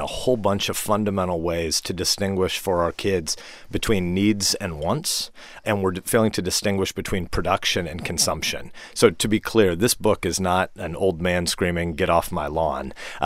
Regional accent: Nebraska, United States; I'm from a farm town that, when I was a kid, was about an hour outside of Omaha. Now it's about 20 minutes outside of Omaha.

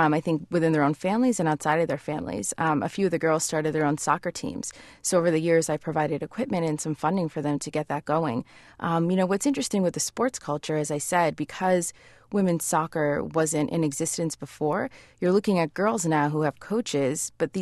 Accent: United States; especially as a first-generation immigrant growing up in the States. You're not Afghan enough or you're not American enough sometimes to fit in.

